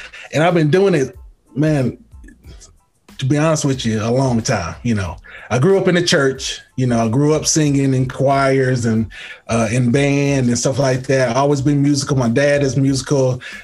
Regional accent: Oak Ridge, Tennessee, United States; now in Spartanburg, United States; I'm from Oak Ridge, Tennessee, born and raised, 865 till I die. But I reside in Spartanburg, South Carolina right now. I've been here since 2007.

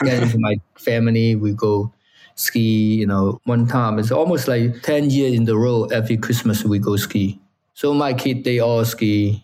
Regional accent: Hong Kong; now in United States; You know, I'm from Hong Kong. There's no snow. You know, I come to America

